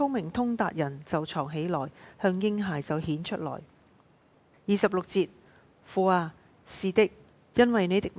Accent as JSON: {"language": "Chinese", "country": "Malaysia", "tie": "born or raised there", "said": "当我是被邀请在今次的营会里面去讲道的时候，当时我是在我的家乡马来西亚去过农历新年。"}